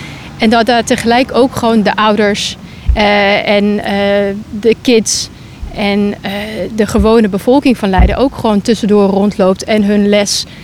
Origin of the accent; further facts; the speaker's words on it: South Africa; Dutch is a second language; also born or lived in Thailand; now in Netherlands; ik ben geen Nederlander. Misschien is het nog niet opgevallen. Ik ben Zuid-Afrikaanse. En dat merk ik dus, dat cultuurverschil van waar ik vandaan kom. Ik ben geboren in Zuid-Afrika. Ik heb in Thailand gewoond. En ik ben inmiddels hier gevestigd al 20 jaar.